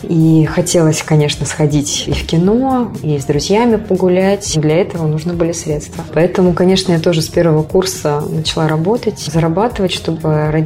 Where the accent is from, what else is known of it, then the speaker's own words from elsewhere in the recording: Russia; я рассказала о своей деревне в своем выступлении, что я из Жукулуга, из Тарбежского района.